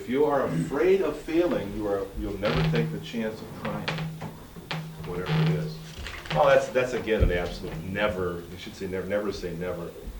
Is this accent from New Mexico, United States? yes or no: no; Pittsburgh, Pennsylvania, United States; I grew up in Pittsburgh with the Pittsburgh Pirates, and my hero was Ralph Kiner.